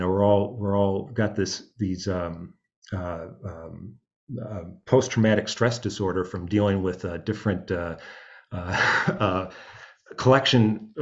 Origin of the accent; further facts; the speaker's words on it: United States; I hope I'm not being culturally appropriating by being a white person saying this is our music, but as an American, right, this is it.